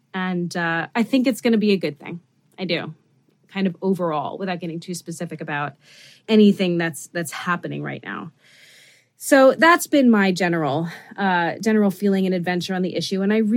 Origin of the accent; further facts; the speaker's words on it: New York City, New York, United States; I grew up in Midtown Manhattan for the most part, and my father taught at the private school that I went to. So I was a faculty brat. But nonetheless, you know, I don't have a New York accent because of it.